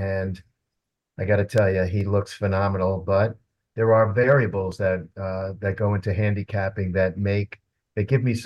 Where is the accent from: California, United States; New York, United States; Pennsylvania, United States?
New York, United States; New York City; We grew up in New York City at about the same time.